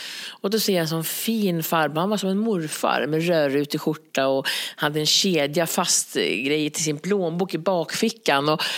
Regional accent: Gävleborg County, Sweden; Men jag är ju från Hälsingland

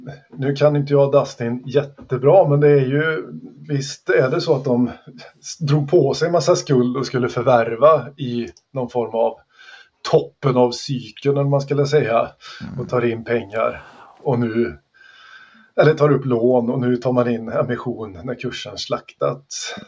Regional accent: Västra Götaland County, Sweden; Ja, fullt ös medvetslös som vi säger. Hemma i Västergötland, vet du.

